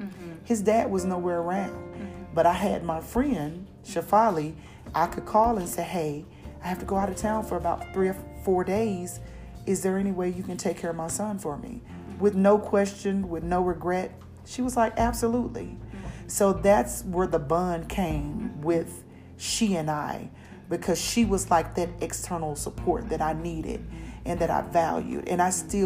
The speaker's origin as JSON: {"language": "English", "region": "Arkansas", "country": "United States", "said": "I'm originally from Arkansas, so I had no family here."}